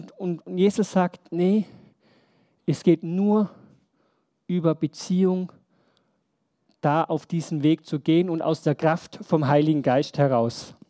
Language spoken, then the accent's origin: German; Reith, Tyrol, Austria; ich bin in Reuth im Alphof aufgewachsen, wir hatten so ein Gästehaus